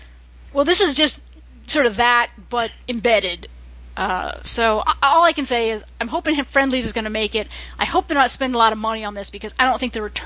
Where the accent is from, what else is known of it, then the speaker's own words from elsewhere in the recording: New England, United States; Friendly's Ice Cream, which I grew up with here in New England.